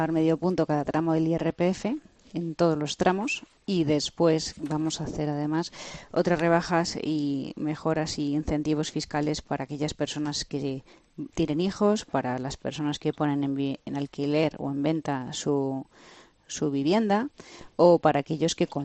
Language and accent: Spanish; Community of Madrid, Spain; porque los madrileños, ante todo, somos españoles.